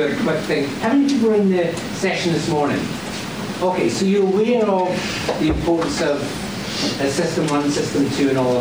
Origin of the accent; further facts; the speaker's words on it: Scotland, United Kingdom; I'm Scottish, so weird is like staying up till 9 o'clock.